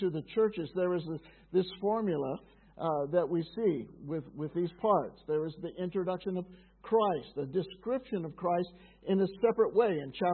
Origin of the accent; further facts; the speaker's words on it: United States; Now, I'm from America, so we have a city called Philadelphia.